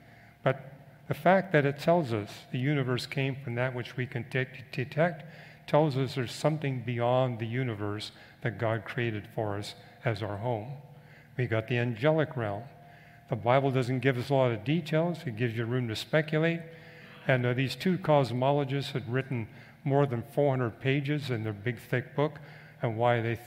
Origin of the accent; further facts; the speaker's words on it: British Columbia, Canada; I was raised in British Columbia